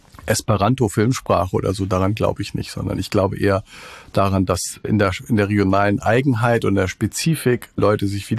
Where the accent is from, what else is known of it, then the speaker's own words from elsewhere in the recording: Schleswig-Holstein, Germany; ich bin ja auch in Schleswig-Holstein zur Schule gegangen